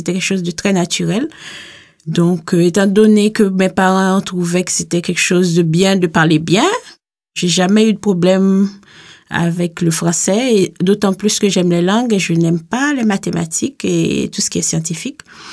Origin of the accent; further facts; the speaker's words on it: Gabon; moved away as an adult; also born or lived in United States; now in Switzerland; j'ai 38 ans, je suis née au Gabon de parents haïtiens. J'ai fait toutes mes études secondaires au Gabon et une partie de mes études universitaires également. Ensuite, j'ai été aux États-Unis